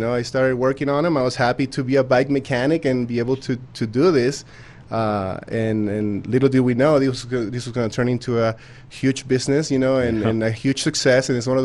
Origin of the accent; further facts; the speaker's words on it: Chile; I am from Chile. I'm from Chile, all the way down in South America.